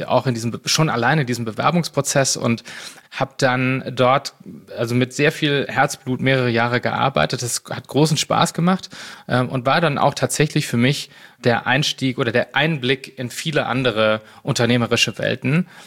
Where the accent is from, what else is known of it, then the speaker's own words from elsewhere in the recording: Cologne, North Rhine-Westphalia, Germany; weil ich bin Kölner und Rheinländer und als Kölner trägt man immer sein Herz auf der Zunge